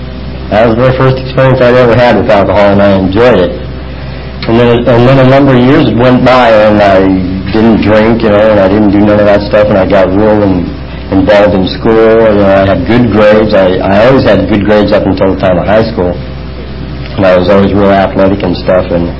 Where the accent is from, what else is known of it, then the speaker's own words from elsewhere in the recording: Montana, United States; I was born and raised in Montana. And I grew up in a small town up there of maybe 100-150 people.